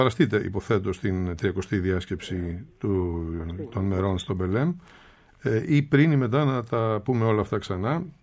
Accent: Thessaloniki, Central Macedonia, Greece; Καλημέρα σας στην πατρίδα μου, τη Θεσσαλονίκη

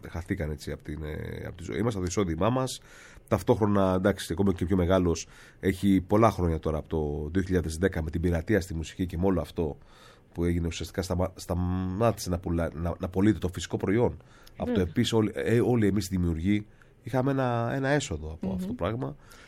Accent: Agioi Anargyroi, Attica, Greece; Ήταν στην Αθήνα, εμείς μεγάλωσα στους Αγίους των Αργύρους

